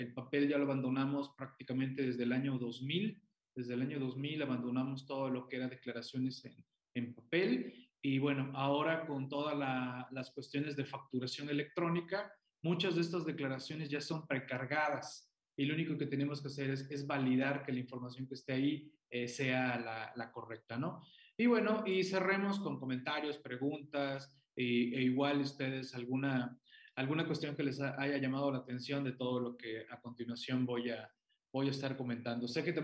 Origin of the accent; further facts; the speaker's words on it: Mexico; como mexicano, si llego a abrir un negocio en algún otro país del mundo, tengo que venir a pagar impuestos también aquí a México